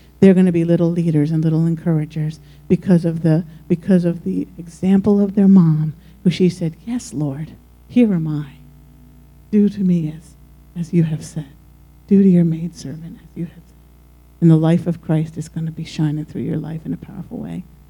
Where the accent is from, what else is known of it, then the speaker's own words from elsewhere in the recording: New Jersey, United States; I grew up in New Jersey